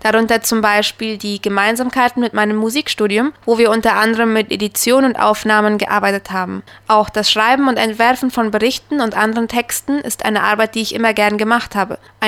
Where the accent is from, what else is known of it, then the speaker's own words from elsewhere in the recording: Neuland, Boquerón, Paraguay; moved away as an adult; also born or lived in Buenos Aires, Argentina; ich komme aus der Kolonie Neuland. Ich bin 23 Jahre alt und habe 2 Jahre Musikkomposition in Buenos Aires und 3 Jahre Gastronomie am IGA in Asunción studiert.